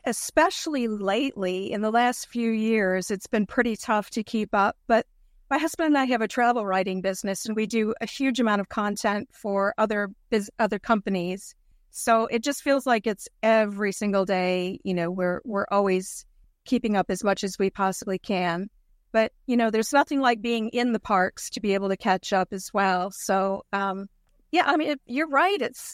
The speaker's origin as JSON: {"language": "English", "region": "Michigan", "country": "United States", "lives_now": "Orlando, United States", "said": "No. I'm from Michigan. My husband's from the UK. So I think it's been about 20 years that we moved down to a house in Florida in Orlando."}